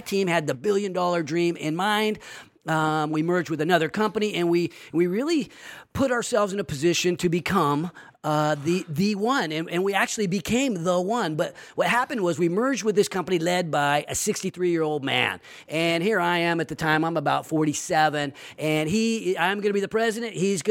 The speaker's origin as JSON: {"language": "English", "town": "Sacramento", "region": "California", "country": "United States", "tie": "born or raised there", "said": "I think that led me to really coming back and focusing on my hometown of Sacramento."}